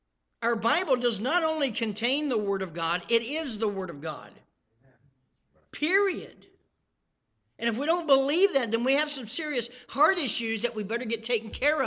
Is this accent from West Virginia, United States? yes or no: yes; West Virginia, United States; I'm from West Virginia, so just remember, you know. I don't know what all those big words mean, you know.